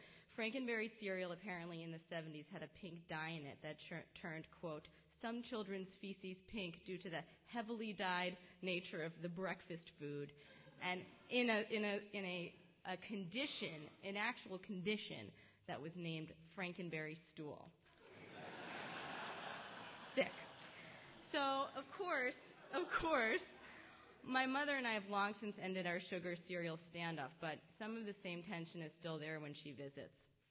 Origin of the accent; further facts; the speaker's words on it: New York, United States; accent: New York; And so I also regress back into my New York accent, which by now has been somewhat schooled out of me